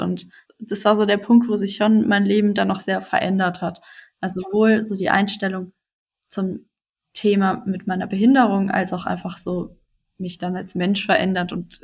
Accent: Saarland, Germany; hatte so eine Inklusionslehrerin von der Blindenschule im Saarland, wo ich herkomme.

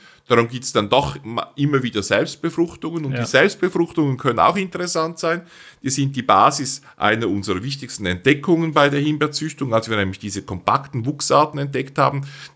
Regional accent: Switzerland; so gut man sie als Schweizer versteht, wir sind ja auch nicht in der EU

